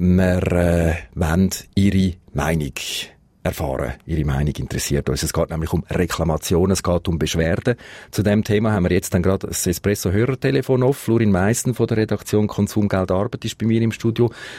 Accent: Switzerland; bei uns in der Schweiz

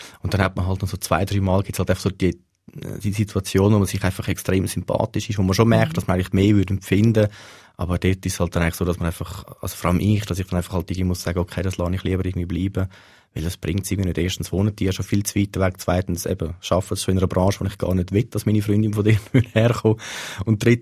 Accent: Winterthur, Zurich, Switzerland; es hat mal in Winterthur, wo ich herkomme

